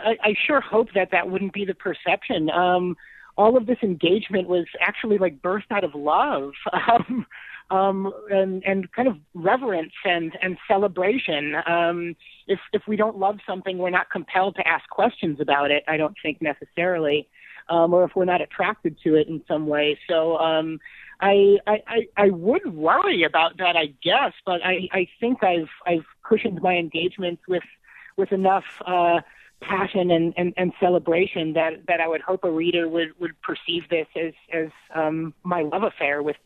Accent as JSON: {"language": "English", "region": "Illinois", "country": "United States", "tie": "born or raised there", "said": "I grew up on Jell-O salad, of course, in Illinois too, so I didn't necessarily associate it with Iowa."}